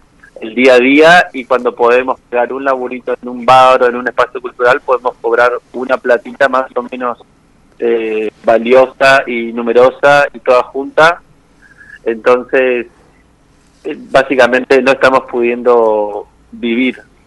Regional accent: Corrientes, Argentina; Y bueno, somos correntinos.

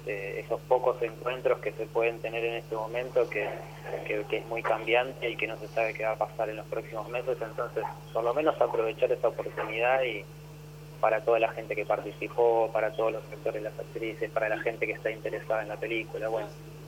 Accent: Bahía Blanca, Buenos Aires Province, Argentina; como mi ciudad, donde yo nací, me crié. Tiene esa potencia que creo que para todo bahiense tiene por lo menos cierta curiosidad

